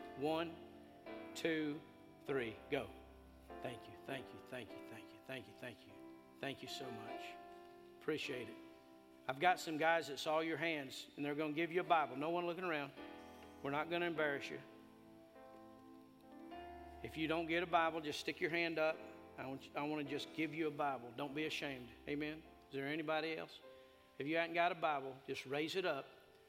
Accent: New Mexico, United States; I was from New Mexico, yeah.

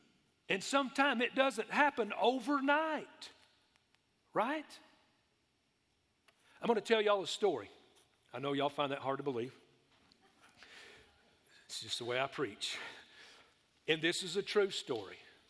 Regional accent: Texas, United States; I was from West Texas, and most of them were all down around Dallas-Fort Worth

